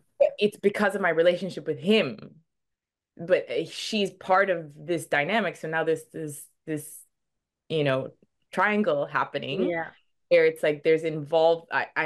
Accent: Toronto, Ontario, Canada; now in Vancouver, Canada; So I was born and raised in Toronto and I moved to Vancouver.

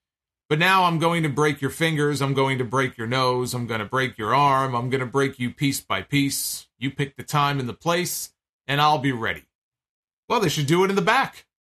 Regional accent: Toronto, Ontario, Canada; the time would be next week on Dynamite in my hometown of Toronto, Canada.

